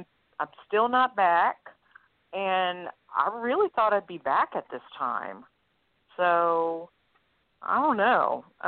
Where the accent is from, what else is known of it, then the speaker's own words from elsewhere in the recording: Metairie, Louisiana, United States; I'm from Metairie.